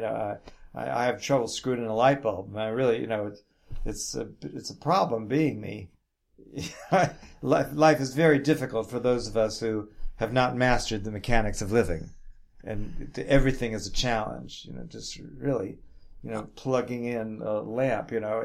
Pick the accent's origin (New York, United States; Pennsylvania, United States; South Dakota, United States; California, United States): New York, United States; New York City; maybe because I'm from New York City or maybe just nature gave me a pragmatic attitude about life.